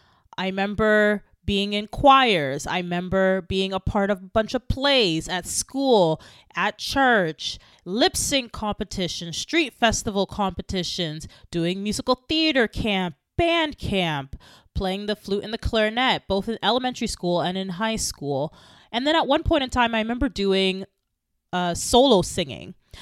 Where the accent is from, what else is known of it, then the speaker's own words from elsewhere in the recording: Canada; I am of Bajan Jamaican descent. I was born and raised in Canada, and my parents are from Barbados in Jamaica.